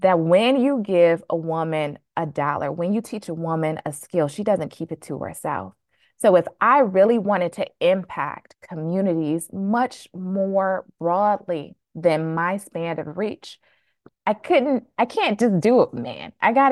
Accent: Flint, Michigan, United States; look, I'm from Flint, Michigan. I was born and raised in a single parent household

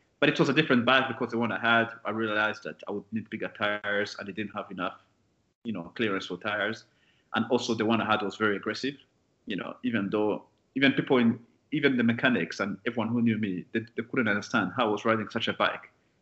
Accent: Kenya; also born or lived in Rwanda / South Africa; now in Canada; So I moved to Canada 18 years ago. So I've been a Canadian for many years. I was born in Rwanda, but grew up in Kenya and South Africa. And eventually, you know, my parents moved us here in Canada.

